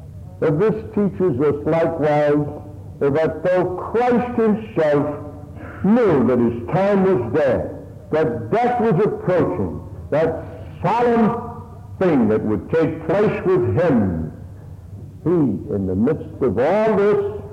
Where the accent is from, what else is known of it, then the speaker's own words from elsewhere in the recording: Harlem, New York, United States; I was brought up in the Harlem